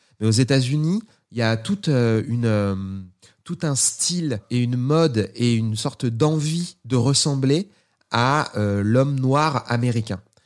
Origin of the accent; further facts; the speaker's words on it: France; born there; vu que je suis né en France.